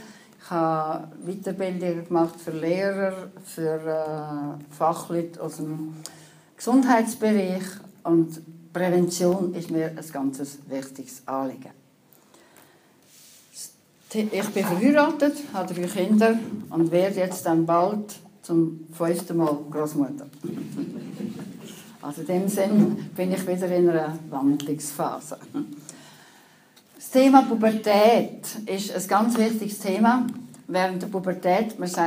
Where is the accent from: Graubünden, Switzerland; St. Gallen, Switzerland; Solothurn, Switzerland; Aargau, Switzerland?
Aargau, Switzerland; also born or lived in United States; ich bin im Aargau aufgewachsen, habe die Schule besucht im Aargau, habe dann Medizin studiert, Psychiatrie gemacht, bin 5 Jahre in Amerika gewesen und im 80 zurückgekommen in die Schweiz, wieder in den Kanton Aargau.